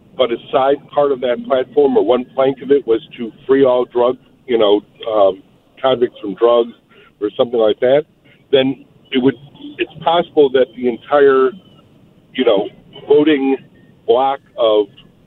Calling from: Chicago, Illinois, United States; from Chicago, not Palm Springs.

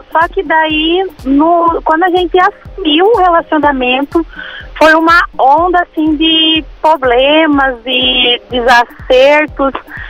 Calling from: Piracicaba, São Paulo, Brazil; De Piracicaba.

